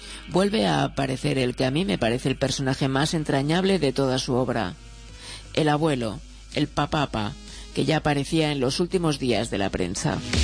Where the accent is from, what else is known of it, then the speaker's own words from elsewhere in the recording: Chile; A mí, como chileno